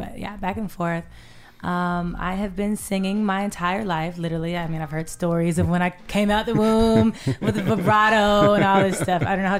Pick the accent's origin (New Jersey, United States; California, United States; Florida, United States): California, United States; West Covina; now in Atlanta, United States; I grew up in West Covina.